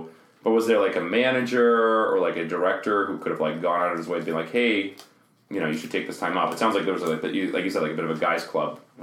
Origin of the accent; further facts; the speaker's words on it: Russia; now in Canada; part of it is being able to share my, like, ethnicity as a Canadian Russian, Russian Canadian with my child, in the sense that I haven't gone back since I moved here, but if my child wanted to understand Russia better, I would travel with them